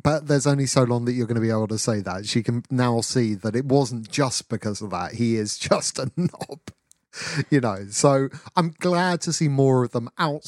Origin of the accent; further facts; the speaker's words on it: United States; But I am an American woman.